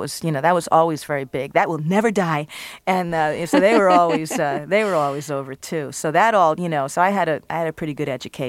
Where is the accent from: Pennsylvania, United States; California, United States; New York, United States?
New York, United States; my mom was very protective because I was growing up in New York.